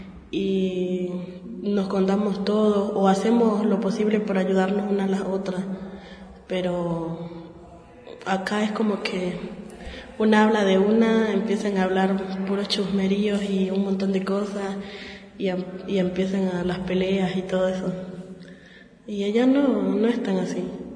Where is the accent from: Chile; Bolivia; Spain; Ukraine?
Bolivia; Yo llegué de Bolivia hace un año y ponerle 6 meses por ahí. Cuando me vine a vivir para acá, fue como que, no sé, ya empecé a conocer un poco más las cosas.